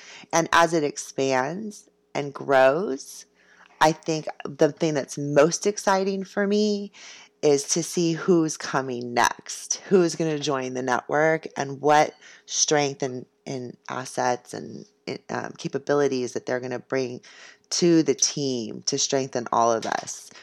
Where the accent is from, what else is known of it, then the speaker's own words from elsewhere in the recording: San Diego, California, United States; born there; I was born in 1975 in San Diego. At Scripps Mercy.